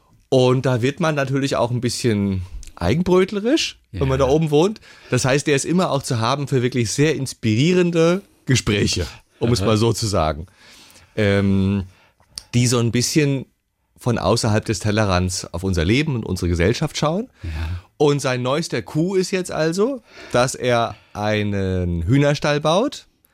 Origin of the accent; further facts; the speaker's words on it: East Germany, Germany; nun bin ich ja Ossi